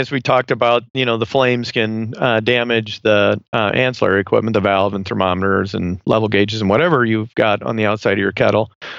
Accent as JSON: {"language": "English", "region": "Iowa", "country": "United States", "tie": "born or raised there", "said": "I grew up in Iowa, a little cold in the winter"}